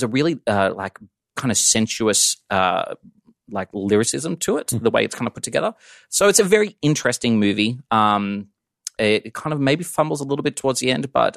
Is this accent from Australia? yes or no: yes; Australia; I'm Australian. Okay, every week is Shark Week down there.